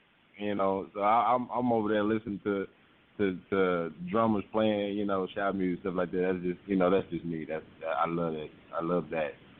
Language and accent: English; Arkansas, United States; I'm from Arkansas, so something happened at home